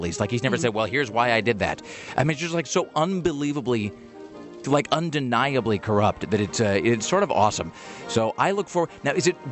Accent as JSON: {"language": "English", "country": "United States", "said": "But of course, I'm an American trying to be smarter than I really am"}